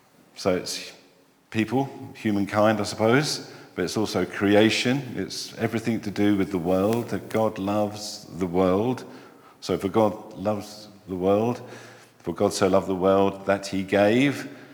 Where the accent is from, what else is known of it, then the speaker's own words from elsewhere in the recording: London, United Kingdom; I was brought up in London. I suppose with all these little dates, you can probably work out my age, so there you go. I was born quite a long time ago.